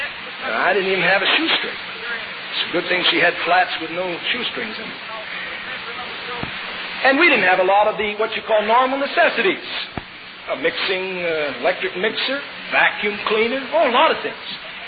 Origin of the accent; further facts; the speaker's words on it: Pennsylvania, United States; Here I am from Pennsylvania, and those people don't know me.